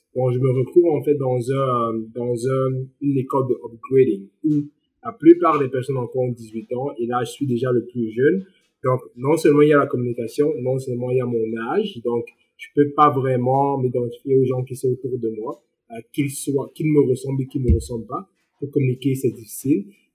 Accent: Cameroon; now in Canada; je parlais pas anglais quand j'ai déménagé ici au Canada. Ouais, je viens du Cameroun, le Cameroun est bilingue

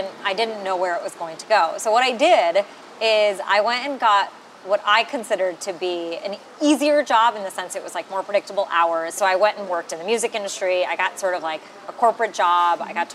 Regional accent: United States; was so beautiful to sort of learn about my culture, my heritage, where I had come from, especially growing up in America.

